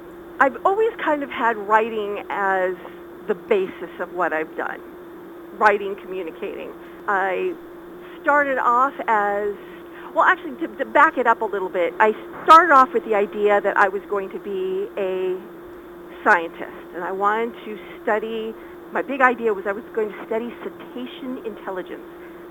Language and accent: English; California, United States; We were getting kind of tired of California. I mean, I'm originally from California.